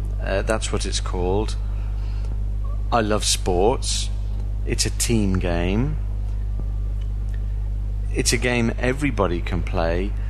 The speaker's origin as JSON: {"language": "English", "country": "Isle of Man", "said": "I come from the Isle of Man, which doesn't have its own football team."}